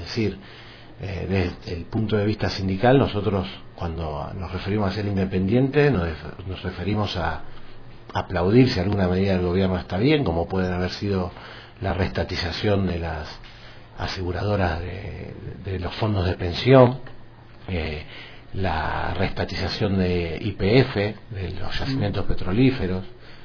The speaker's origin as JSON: {"language": "Spanish", "town": "Rosario", "region": "Santa Fe", "country": "Argentina", "said": "Yo vengo de Rosario, del corazón de la Pampa húmeda, del ombligo del mundo, donde tiras un poroto y crece"}